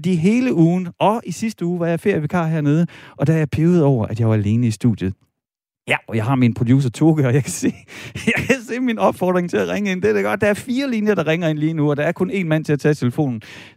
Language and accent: Danish; East Jutland, Denmark; accent: East Jutlandic; Er det fordi, jeg taler østjysk?